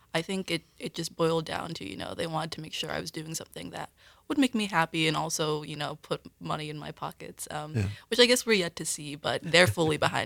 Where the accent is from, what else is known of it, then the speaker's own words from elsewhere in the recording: Connecticut, United States; also born or lived in New Bedford, United States / Houston, United States; I am from Connecticut. I was actually born in New Bedford, Massachusetts. Nice. So I'm a Northeast gal. Uh-huh. Except I lived in Houston for a little bit.